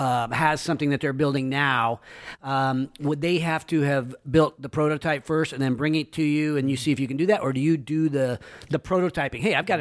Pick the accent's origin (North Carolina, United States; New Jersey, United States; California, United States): California, United States; Roseville; So I grew up in Roseville as well.